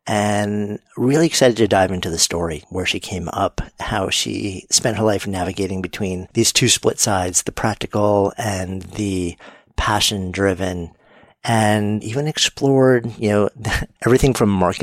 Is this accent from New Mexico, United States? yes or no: no; New York, United States; I grew up in New York at a time where Seattle was everything.